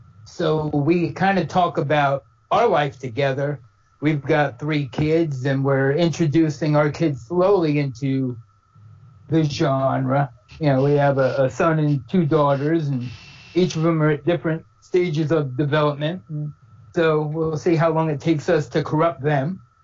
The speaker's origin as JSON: {"language": "English", "region": "New York", "country": "United States", "tie": "born or raised there", "lives_now": "South Carolina, United States", "said": "I live in South Carolina. We grew up in New York together"}